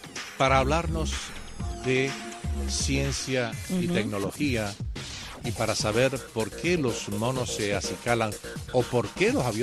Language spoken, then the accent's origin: Spanish; Cuba; yo recuerdo cuando era niño en Cuba